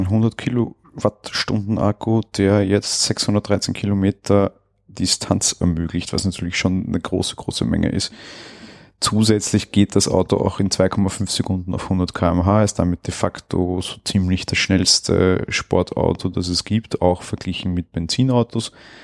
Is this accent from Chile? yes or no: no; Austria; also zumindest bei uns in Österreich ist es auch so